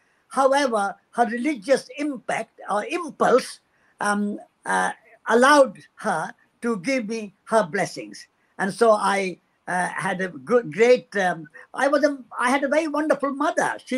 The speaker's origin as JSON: {"language": "English", "region": "Rajasthan", "country": "India", "tie": "born or raised there", "said": "I was born in India, in the state of Rajasthan. And I grew up there in the deserts of Rajasthan."}